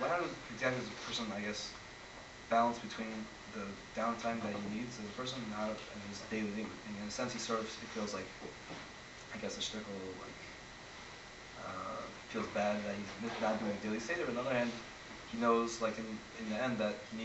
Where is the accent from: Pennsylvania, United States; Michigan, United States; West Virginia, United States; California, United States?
Pennsylvania, United States; Scranton; Scranton, Pennsylvania.